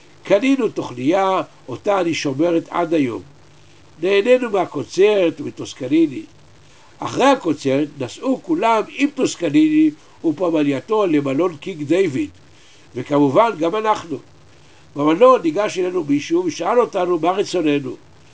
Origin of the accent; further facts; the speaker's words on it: Jerusalem, Jerusalem District, Israel; born there; בעיר הולדתי ירושלים